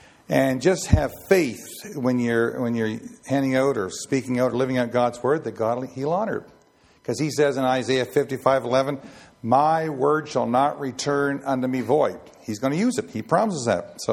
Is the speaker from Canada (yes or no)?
yes; East Raggedy Island, Nova Scotia, Canada; I used to be one in Nova Scotia. Got talking about cranberries, and then where I was raised in East Raggedy Island